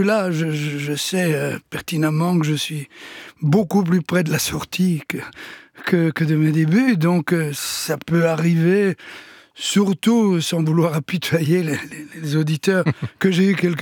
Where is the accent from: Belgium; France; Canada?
Belgium; Et aujourd'hui, j'ajoute aussi, parce que je suis de Belgique.